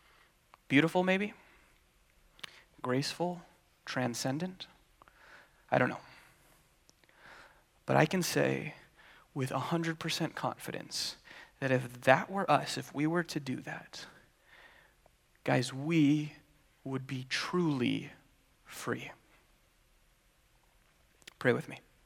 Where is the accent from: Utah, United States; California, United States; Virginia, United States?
Utah, United States; Growing up in Utah, I got to see